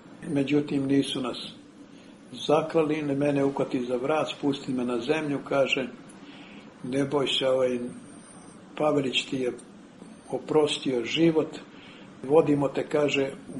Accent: Karlovac County, Croatia; računajući znači Petrovu goru i okolinu, gde je moje mesto

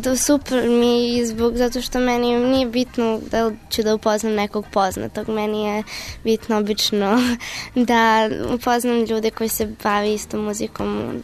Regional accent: Serbia; Ja sam prvo dete iz Srbije

